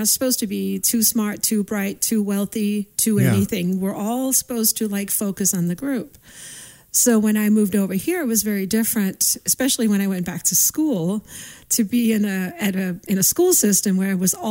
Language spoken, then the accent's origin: English; Denmark; moved away as an adult; I am originally from Denmark. I jokingly say I came over here as a child bride. It's not entirely true, but I moved over here in 91 when I was 25 years old. So I've been here for, what is that, almost 30 years, 40 years?